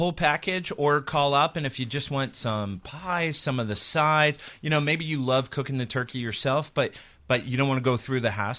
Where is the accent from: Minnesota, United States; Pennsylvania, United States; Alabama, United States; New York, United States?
Pennsylvania, United States; Philadelphia; I grew up in Philadelphia, and I ended up out here.